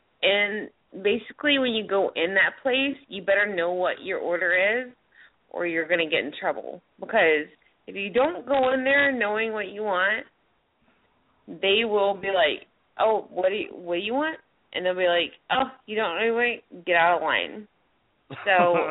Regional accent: Spartanburg, South Carolina, United States; so my hometown is Spartanburg, South Carolina.

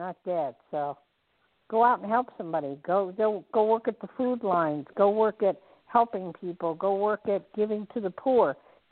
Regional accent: New Jersey, United States; It's because I'm from back east. I'm from New Jersey, New York area, and I just tell it like it is.

